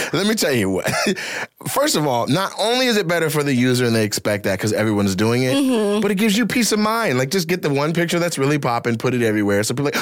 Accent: Lacey, Washington, United States; So I'm born and raised in Lacey, Washington, which Ooh. Is about an hour south of Seattle

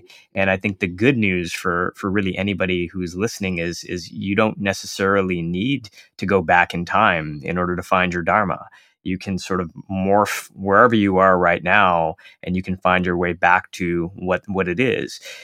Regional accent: Michigan, United States; I grew up right outside of Detroit, Michigan, and you know, my town was hit hard during the past couple of economic recessions.

